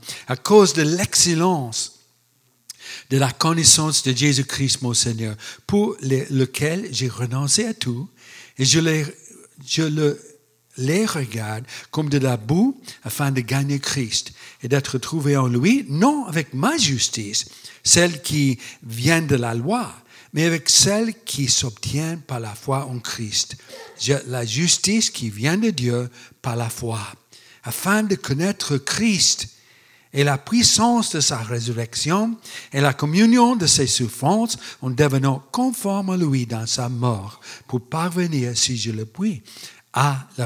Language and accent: French; United States; French is a second language; moved away as an adult; also born or lived in Luxembourg / France; Je suis originaire des États-Unis. Nous étions missionnaires pendant 36 ans au Luxembourg et puis en France.